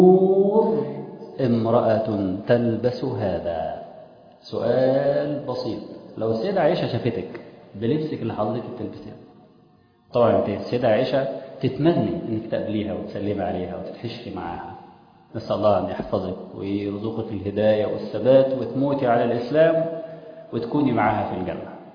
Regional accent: Egypt; أنا خلاص أنا مصري

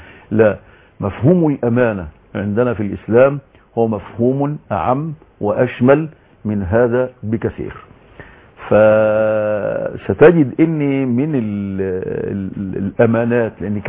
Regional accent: Egypt; على بلادنا مصر

